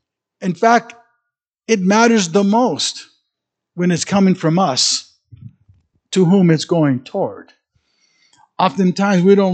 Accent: California, United States; And I'm a California born and raised. Can't stand it today, but I'm a Californian.

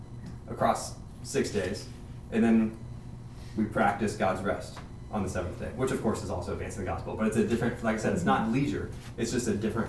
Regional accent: United States; but as an American, I see it in America.

